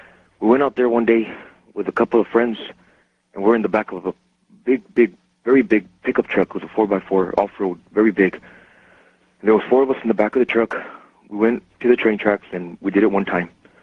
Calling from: San Antonio, Texas, United States; I'm calling from San Antonio.

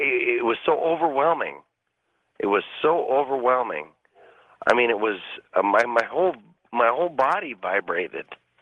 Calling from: Vancouver, Washington, United States; Vancouver, Washington.

